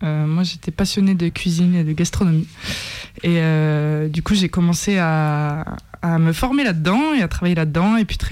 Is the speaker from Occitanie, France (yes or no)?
yes; Nîmes, Occitanie, France; now in Lyon, France; parce que je ne suis pas lyonnaise, je viens de Nîmes, donc.